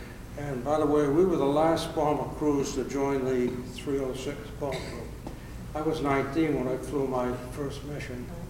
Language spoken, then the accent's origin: English; Beverly, Massachusetts, United States; I'm from Beverly, Massachusetts, birthplace of the American Navy.